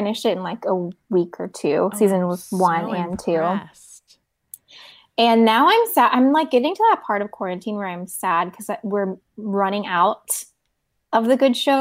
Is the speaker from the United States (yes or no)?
no; South Korea; English is a second language; I grew up in Korea, so a lot of my childhood entertainment was like Korean kids shows.